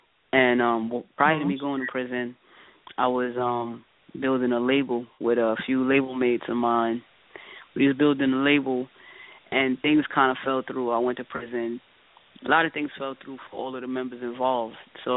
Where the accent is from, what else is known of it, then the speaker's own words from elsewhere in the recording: Queens, New York, United States; also born or lived in Brooklyn; I was born in Brooklyn. I moved to Southside, And I was like Southside Queens, Jamaica Queens, when I was like 4 years old. I went to all my schools out here.